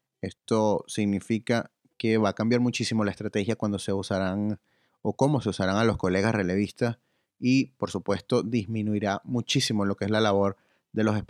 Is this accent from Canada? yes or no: yes; Canada; esto lo estoy hablando como canadiense